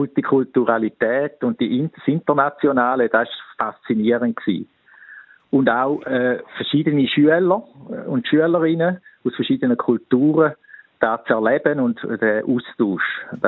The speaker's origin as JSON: {"language": "German", "country": "Switzerland", "said": "bei uns in der Schweiz"}